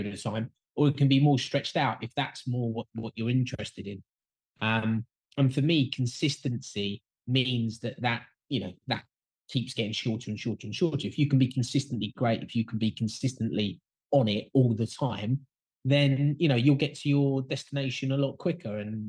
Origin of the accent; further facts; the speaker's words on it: London, United Kingdom; My family are from North London, which is just outside of the centre of London, and then we kind of moved to suburbia, which is around London.